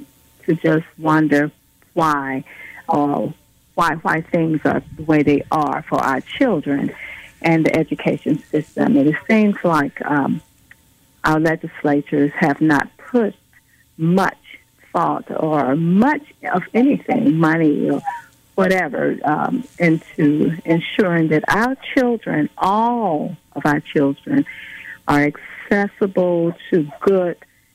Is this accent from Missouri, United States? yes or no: no; Birmingham, Alabama, United States; Well, I am from Birmingham, of course, and I am the Democratic nominee for governor. Born and raised here in Birmingham, I am a mom, a grandmom, and a great-grandmother, five.